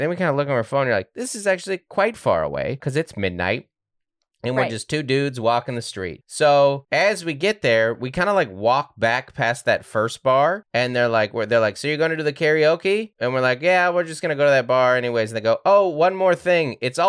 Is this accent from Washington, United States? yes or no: yes; Seattle, Washington, United States; I'm from Seattle, which might as well be Canada.